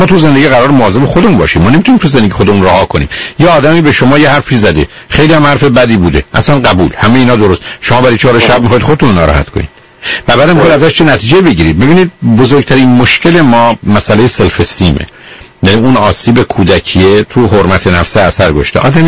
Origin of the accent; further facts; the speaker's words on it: Iran; moved away; من چون خب به هر حال هم تو ایران بزرگ شدم